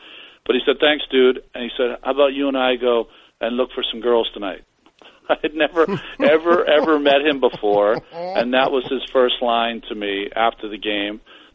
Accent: Massachusetts, United States; Dad's a Red Sox fan. I grew up in Massachusetts.

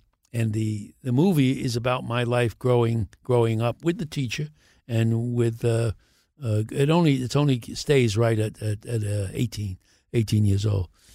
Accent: Brooklyn, New York, United States; born there; even though I was born in Brooklyn, I was a New York Giants fan.

